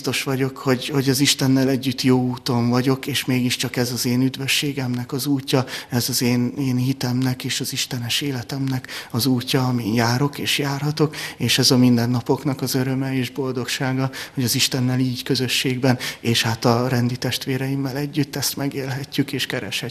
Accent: Budapest, Hungary; az újpalotai lakótelepen nőttem föl, ami alapvetően egy 40 ezres lakótelepre lett tervezve, tehát 40 ezer befogadó képességre

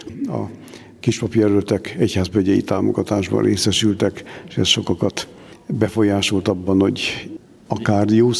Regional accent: Szécsény, Nógrád, Hungary; also born or lived in Budapest; Fél éves voltam, amikor Újpestről, ahol születtem, onnan Széchenybe költöztek, mert ott kapott édesapám állást.

